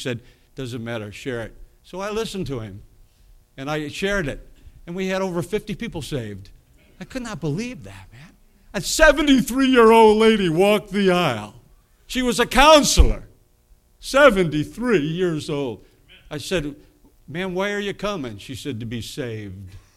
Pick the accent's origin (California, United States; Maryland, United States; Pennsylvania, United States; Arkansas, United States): Arkansas, United States; Heber Springs; I'm from Heber Springs, Arkansas. What is a Heber? Heber Springs. You say, where is that? It's just down the road from Toad Suck.